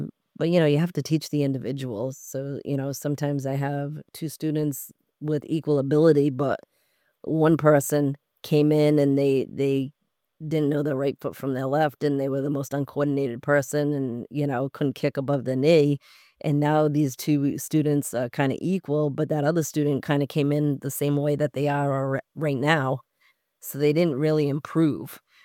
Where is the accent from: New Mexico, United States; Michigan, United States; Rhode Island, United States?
Rhode Island, United States; I'm from Rhode Island, so it's really like an hour away.